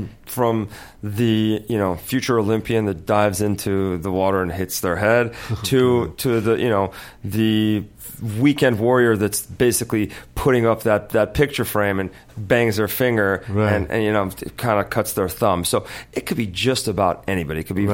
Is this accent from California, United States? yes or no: yes; Beverly Hills, California, United States; And I grew up in Beverly Hills, and I guess it's a different part of the world